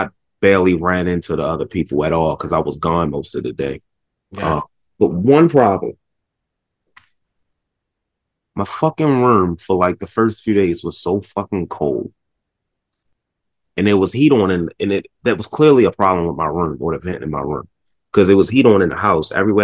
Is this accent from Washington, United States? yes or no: no; Baltimore, Maryland, United States; I said, "I'm from West Baltimore."